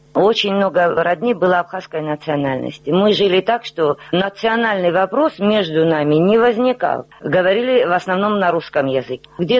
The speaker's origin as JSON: {"language": "Russian", "town": "Sukhumi", "region": "Abkhazia", "country": "Georgia", "tie": "born or raised there", "said": "Я коренная сухумчанка, грузинка."}